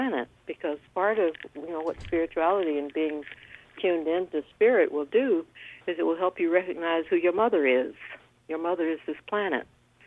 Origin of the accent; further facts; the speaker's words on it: Georgia, United States; You know, I grew up in Georgia under strict segregation. I would not want to go there.